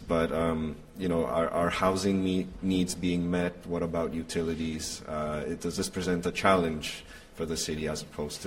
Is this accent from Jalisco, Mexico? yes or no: no; Mexico City, Mexico; I mean, I'm from Mexico City, so I know a thing or two about traffic.